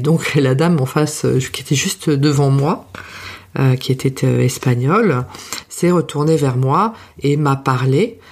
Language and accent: French; France; non, je suis française, moi pas comprendre ou parler moins vite